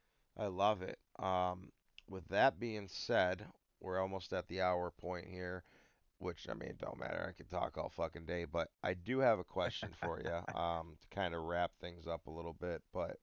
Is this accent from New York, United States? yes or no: yes; New York, United States; Motherfucker, I'm from New York.